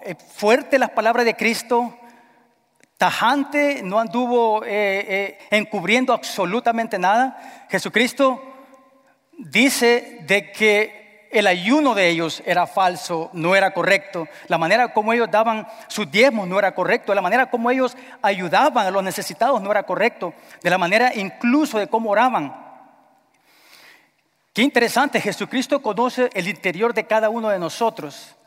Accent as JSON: {"language": "Spanish", "country": "El Salvador", "said": "Aquí en los Estados Unidos, por supuesto, ¿no? Yo tuve doble celebración porque el miércoles fue en El Salvador, yo soy de El Salvador"}